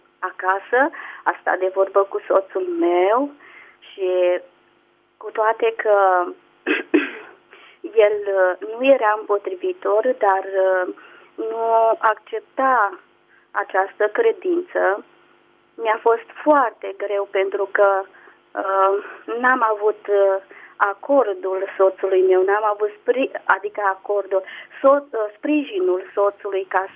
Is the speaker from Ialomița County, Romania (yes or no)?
no; Zimnicea, Teleorman, Romania; Sunt de la Zimnicea